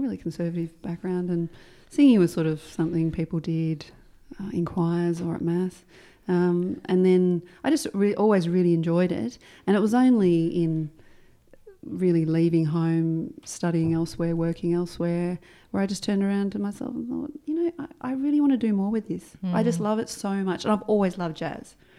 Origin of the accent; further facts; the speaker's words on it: Canberra, Australian Capital Territory, Australia; So growing up in Canberra was good, great outdoors, lots of space, freedom, easy car parking.